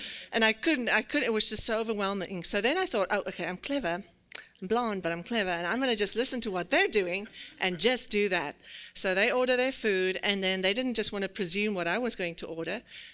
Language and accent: English; Western Cape, South Africa; growing up outside of Cape Town in a little town in South Africa, I wouldn't have imagined this.